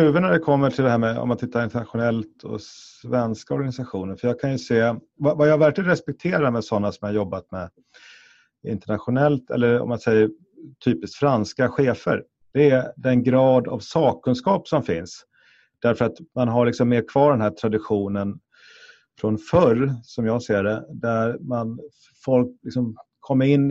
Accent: Sweden; svenskar är ju oerhört, ska säga, tänker ju väldigt platt och effektivt i någon mening. Alltså vi har inte riktigt de här riktigt stora hierarkierna som finns i andra länder.

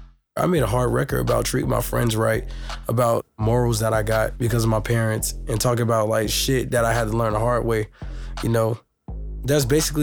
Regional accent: the South, United States; because like I'm from the South, so we're into most of the Southern culture and shit.

